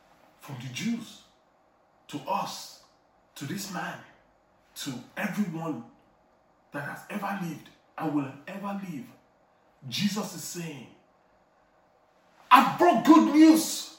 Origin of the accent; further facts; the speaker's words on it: Nigeria; English is a second language; And Nigerians too, we are like that. When we go to any African country, you know, when I go to South Africa, I used to travel a lot for work.